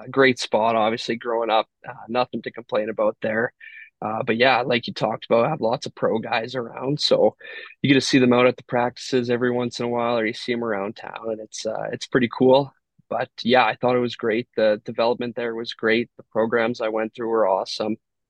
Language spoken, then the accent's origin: English; Kelowna, British Columbia, Canada; Kazel Ferner, another boy, Kelowna guy from my hometown. I grew up playing